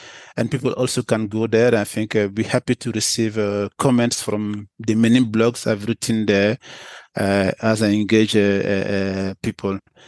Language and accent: English; Mali; That's because I'm coming from I'm from Mali